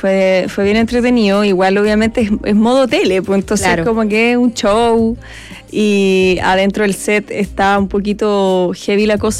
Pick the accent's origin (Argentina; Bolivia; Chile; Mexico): Chile; Santiago, Santiago Metropolitan; Yo soy de Santiago.